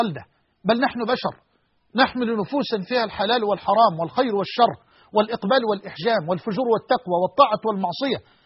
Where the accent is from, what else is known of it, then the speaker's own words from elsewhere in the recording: Egypt; وأسأله أن يجعل بلدنا مصر أمنا أمانا